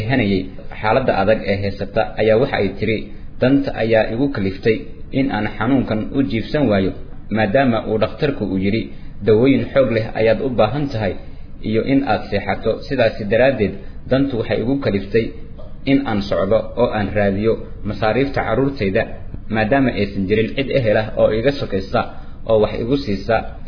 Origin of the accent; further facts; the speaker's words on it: Galkacyo, Mudug, Somalia; born there; anigu waxaan ku dhashay magaalada Galkacyo